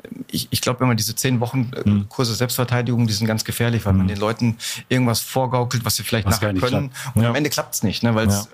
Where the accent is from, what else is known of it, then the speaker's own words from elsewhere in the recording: Alpen, North Rhine-Westphalia, Germany; born there; Ich bin in Alpen geboren, im Nachbarort, aber nicht lang da gewesen.